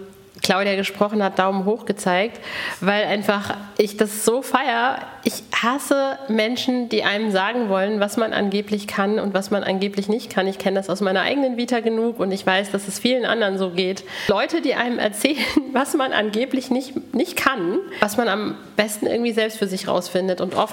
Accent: Paderborn, North Rhine-Westphalia, Germany; Ich bin selber aus Paderborn

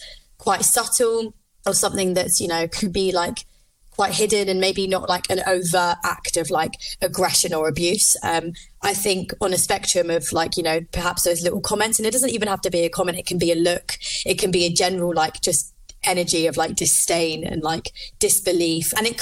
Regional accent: London, United Kingdom; now in Liverpool, United Kingdom; I live in Liverpool. I'm originally from London

